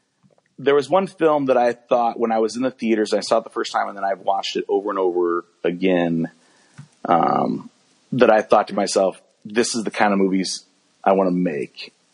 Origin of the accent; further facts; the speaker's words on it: Midwest, United States; And he's like, where are you from? I said, oh, I'm from the Midwest.